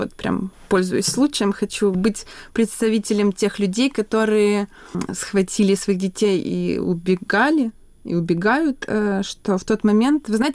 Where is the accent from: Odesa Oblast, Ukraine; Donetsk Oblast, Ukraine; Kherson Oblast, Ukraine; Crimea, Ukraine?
Odesa Oblast, Ukraine; Odesa; now in Kyiv, Ukraine; Я одесситка, но уже 10 лет живу в Киеве, работаю в кино.